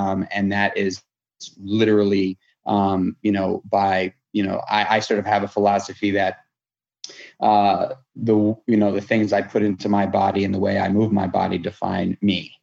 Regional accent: New York City, New York, United States; I grew up in New York City. I started, you know, walking down a dark road at a very early age

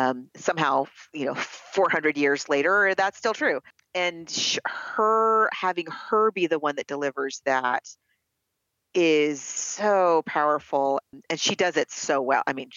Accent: New York, United States; And a New Yorker, I know.

